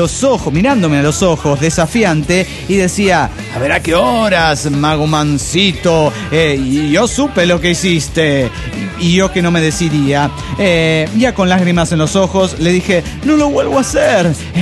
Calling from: Cuernavaca, Morelos, Mexico; de Cuernavaca, Morelos, México.

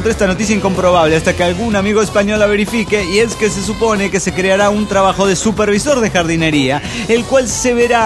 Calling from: Caracas, Capital District, Venezuela; de Caracas, Venezuela.

